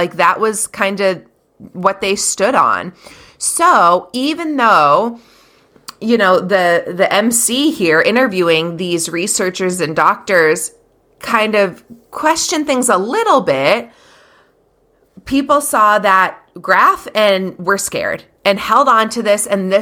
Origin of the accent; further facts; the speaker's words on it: United States; And I'm an American, right.